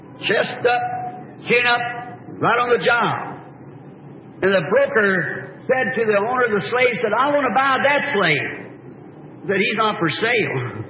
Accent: the South, United States; Now, I'm a Southerner.

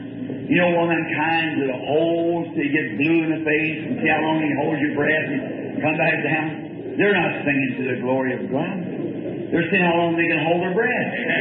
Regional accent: the South, United States; I'm a Southerner. I'm emotional.

